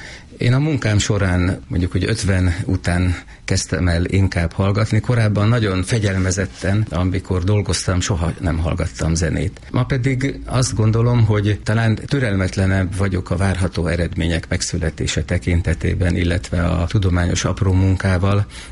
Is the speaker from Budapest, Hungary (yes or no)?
no; Külsővat, Veszprém County, Hungary; egy kis dunántúli faluban nőttem fel, Külsővatnak hívják, amely nagyon gazdag régészeti emlékekben